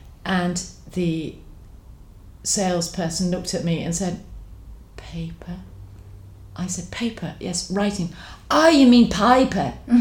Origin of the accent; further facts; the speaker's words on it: England, United Kingdom; accent: English; went back to Sydney to see my relations over there, and it was really, really cool. Except that my English accent got me into a lot of trouble.